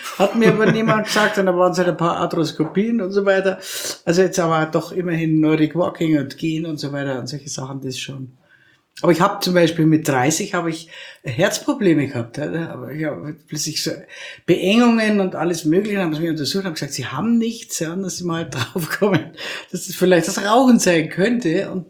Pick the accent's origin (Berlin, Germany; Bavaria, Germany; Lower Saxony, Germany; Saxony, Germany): Bavaria, Germany; Krailling; Ich in München drin war ich nie, also nur mal ein Jahr, das hat mir da gereicht. Und ich bin in Kreiling im Würmtal aufgewachsen. Mhm. Das war die ganze … ansässig.